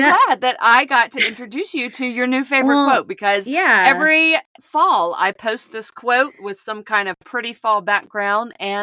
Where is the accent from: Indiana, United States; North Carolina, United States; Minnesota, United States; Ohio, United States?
North Carolina, United States; Asheville; I grew up in and around the Asheville, North Carolina area. Brevard, North Carolina is where my heart lives. Cedar Mountain, North Carolina.